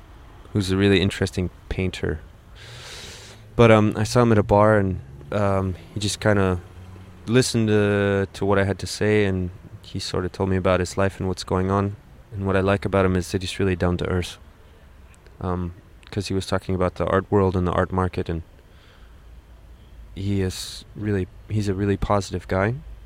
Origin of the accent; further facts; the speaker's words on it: Virginia, United States; I come from Virginia, from the United States.